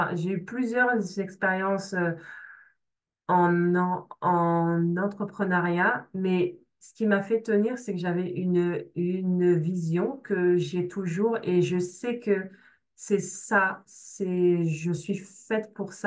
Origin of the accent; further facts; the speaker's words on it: France; moi, je suis née et puis j'ai grandi en France. Je suis la quatrième d'une famille de 5 enfants. J'ai eu une vie, un peu comme beaucoup de personnes avec des parents qui étaient immigrés, qui venaient du Congo.